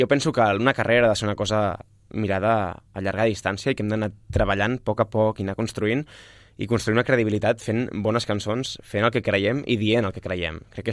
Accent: Polinyà, Catalonia, Spain; now in Sabadell, Spain; Perquè jo vinc de Polinyà, ara ja estic empadronat a Sabadell.

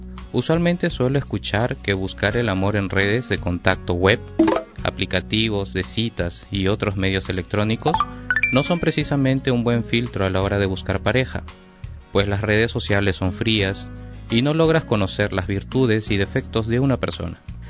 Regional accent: Peru; soy peruano y soy gay

